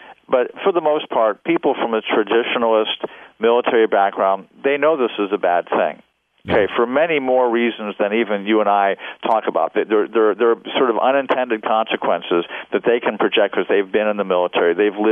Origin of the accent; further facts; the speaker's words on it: Maryland, United States; Maryland. I grew up in Maryland.